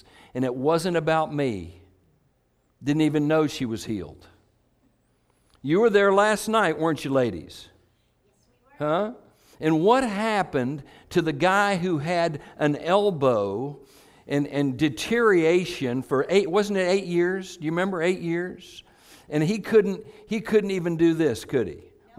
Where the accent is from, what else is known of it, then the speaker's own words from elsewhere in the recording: Connecticut, United States; born there; now in Georgia, United States; I live in Georgia. I'm from the South. But I was born in Southern Connecticut.